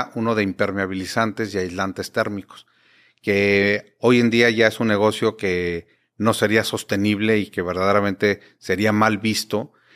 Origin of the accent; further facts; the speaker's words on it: Monterrey, Nuevo León, Mexico; also born or lived in Mexico City; Yo realmente nací en la Ciudad de México, pero me crié toda mi vida en Monterrey.